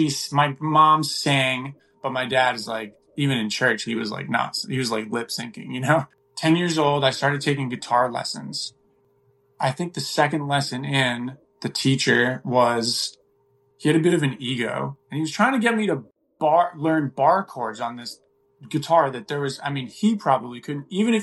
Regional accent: Marion, Massachusetts, United States; I go back home to Marion, Massachusetts, small conservative town

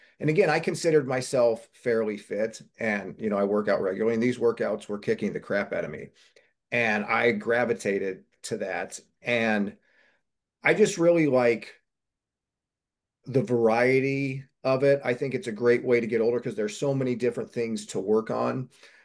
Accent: Texas, United States; also born or lived in Chicago; And so I was living in Chicago, but I'm from Texas. And I knew I wanted to open a CrossFit gym and was trying to get back to Texas, which took some doing.

